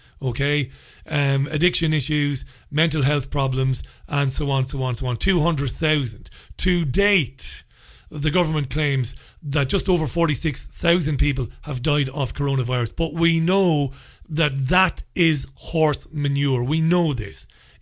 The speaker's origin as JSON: {"language": "English", "town": "Waterford", "region": "Munster", "country": "Ireland", "tie": "born or raised there", "said": "I was based in Waterford. I was born and bred in Waterford, worked for WLRFM in Waterford."}